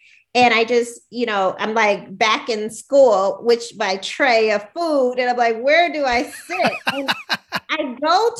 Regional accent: Gary, Indiana, United States; You know, I grew up in Gary, Indiana, where the kids and most of the teachers looked like me

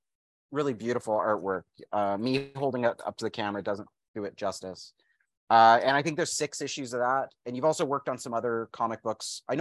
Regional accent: Calgary, Alberta, Canada; he spent 4 years in Calgary doing a PhD, and that's how I know him, because I'm from Calgary.

